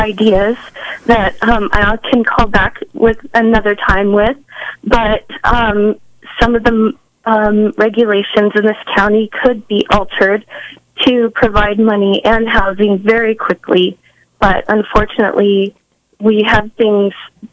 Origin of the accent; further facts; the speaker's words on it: Ukiah, California, United States; now in Willits, United States; Yes, I live in Willits, and I grew up in Ukiah.